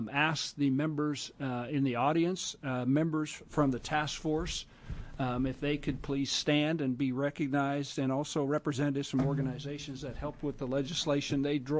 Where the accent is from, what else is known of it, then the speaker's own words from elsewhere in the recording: Heppner, Oregon, United States; now in Sisters, United States; I'm living in Sisters right now, going back and forth. I actually grew up in Heppner. I was born in Heppner, so I know.